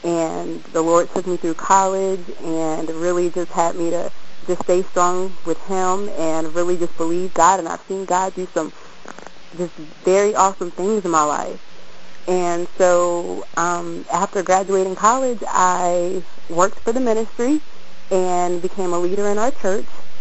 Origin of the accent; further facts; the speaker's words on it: North Carolina, United States; I'm from North Carolina.